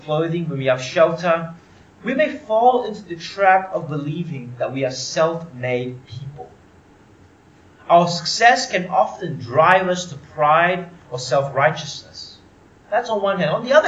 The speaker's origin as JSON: {"language": "English", "country": "Malaysia", "said": "And I'm Malaysian Chinese, and that's two cultures that love their bargains."}